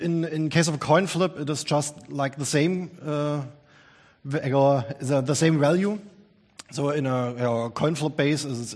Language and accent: English; Dresden, Saxony, Germany; from Dresden